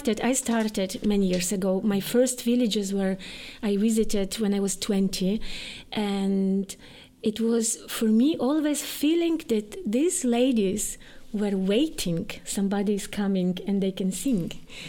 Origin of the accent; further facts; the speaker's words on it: Lviv, Lviv Oblast, Ukraine; English is a second language; I was, in that time, was first experimental theater starting to move in my hometown in Lviv.